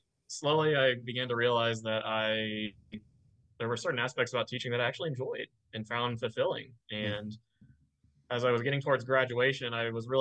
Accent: Carmel, Indiana, United States; also born or lived in Georgia; now in St. Louis, United States; I am originally from Carmel, Indiana, which is in the Indianapolis area of Indiana, and lived there most of my life, and then also lived in South Georgia for several years. And now I currently live in St. Louis

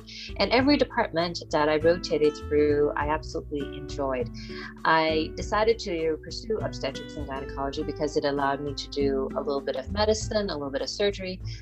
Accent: U.S. Virgin Islands; also born or lived in Guyana; So I was born in Guyana in South America and grew up in the United States Virgin Islands.

